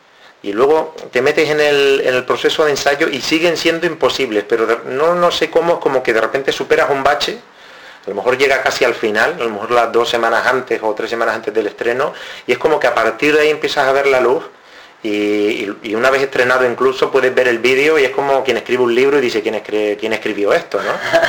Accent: Las Palmas, Canary Islands, Spain; yo soy de Gran Canaria, de Las Palmas.

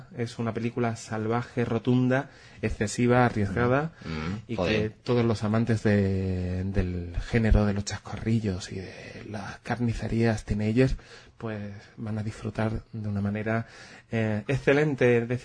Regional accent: Málaga, Andalusia, Spain; yo es que como soy malagueño, mezclo, pongo la J.

